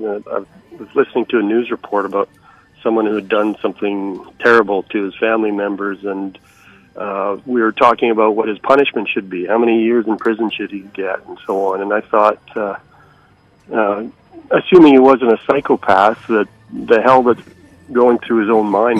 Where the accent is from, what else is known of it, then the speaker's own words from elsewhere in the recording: Vancouver, British Columbia, Canada; also born or lived in Winnipeg; I'm based here in Vancouver. I was born in Winnipeg, and but moved here before my first birthday. My parents couldn't handle the winters there.